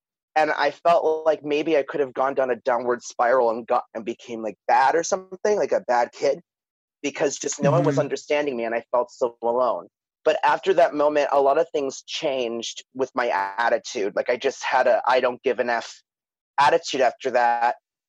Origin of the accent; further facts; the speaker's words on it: Staten Island, New York, United States; me and my sister, who are from Staten Island, had, you know, we didn't really know. But me and my sister were teenagers. Like, I was 17